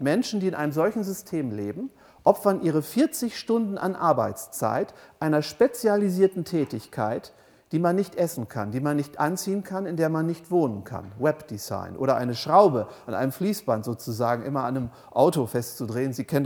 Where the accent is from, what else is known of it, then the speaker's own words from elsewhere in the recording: North Sea coast, Germany; da wo ich herkomme, da an der Nordseeküste